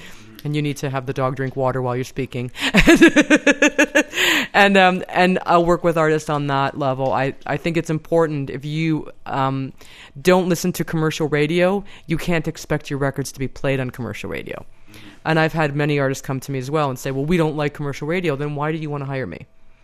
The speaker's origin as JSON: {"language": "English", "town": "Cleveland", "region": "Ohio", "country": "United States", "tie": "born or raised there", "said": "Then came back to the States, to my hometown of Cleveland, Ohio, and got a job on air at a smooth jazz station there."}